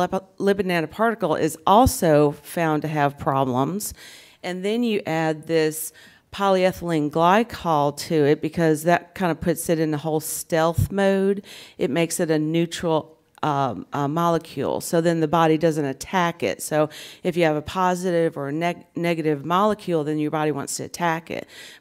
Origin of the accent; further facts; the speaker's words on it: Birmingham, Alabama, United States; I'm from Birmingham, Alabama, if you can't tell by the accent.